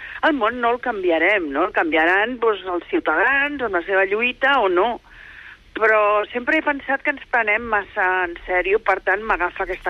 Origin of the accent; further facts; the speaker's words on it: Barcelona, Catalonia, Spain; Jo visc a Gràcia encara, vull dir, és un tros de la meva infantesa, no?